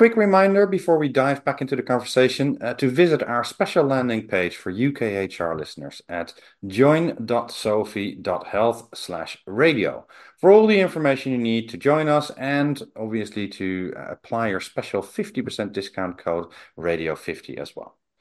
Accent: Netherlands; now in England; I come from the Netherlands originally

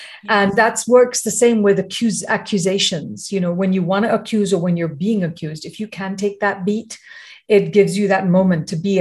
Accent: United Kingdom; again, being British, but, you know, we just swear quite a lot.

